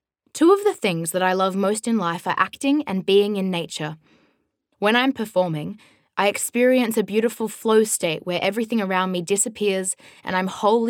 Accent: New South Wales, Australia; I grew up in the Hunter Valley in New South Wales, Australia

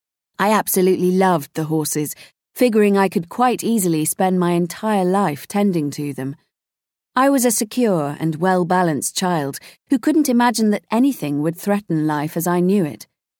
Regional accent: Edinburgh, Scotland, United Kingdom; born there; I was born in Edinburgh's Western General Hospital in 1975. My mum was Scottish and my dad was from Devon.

